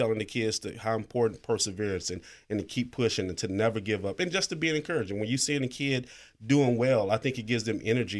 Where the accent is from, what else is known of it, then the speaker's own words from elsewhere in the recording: Lockhart, Texas, United States; Well, I'm originally from Lockhart, Texas, the barbecue capital of Texas.